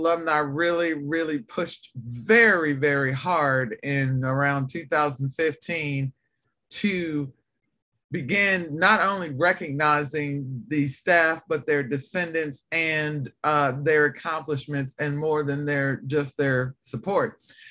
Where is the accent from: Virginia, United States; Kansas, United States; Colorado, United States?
Virginia, United States; Roanoke; because I am from Roanoke, and my house was literally 20 minutes away from campus, but my parents let me live on campus.